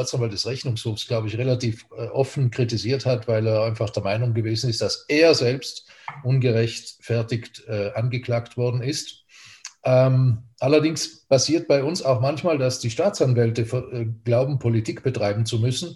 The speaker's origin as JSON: {"language": "German", "region": "Trentino-Alto Adige", "country": "Italy", "said": "Da wir als Südtiroler ja die Situation in Österreich nur am Rande mitbekommen, trotz ORF, den wir auch hier bei uns empfangen können."}